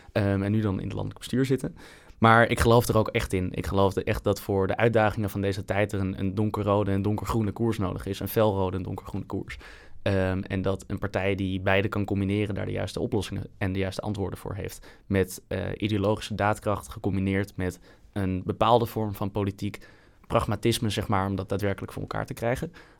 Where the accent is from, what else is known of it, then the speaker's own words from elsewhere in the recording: Zeist, Utrecht, Netherlands; Ik ben opgegroeid in Zeist.